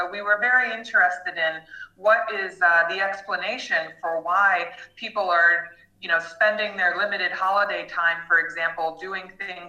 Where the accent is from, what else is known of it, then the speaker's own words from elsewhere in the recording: United States; now in London, United Kingdom; I'm a professor of marketing at Royal Holloway University of London, and I am originally American, and I've been living in London for almost 5 years.